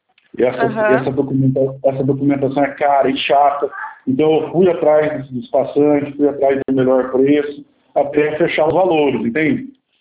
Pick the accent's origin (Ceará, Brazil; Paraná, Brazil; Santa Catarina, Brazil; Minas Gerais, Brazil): Paraná, Brazil; Jacarezinho; eu sou do interior do Paraná, sou de Jacarezinho, né?